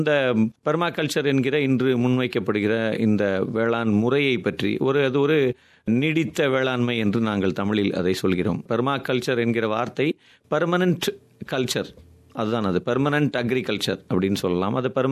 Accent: Mumbai, Maharashtra, India; நான் பெரும்பகுதியாக மும்பை நகரத்திலே வளர்ந்தவன்

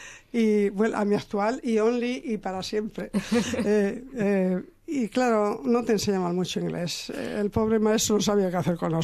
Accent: Spain; now in Australia; Y yo decía, no, que soy española.

